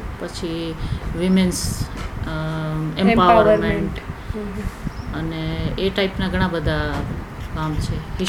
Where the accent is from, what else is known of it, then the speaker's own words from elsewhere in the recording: Gujarat, India; હું બેઝિકલી કચ્છની જ છું.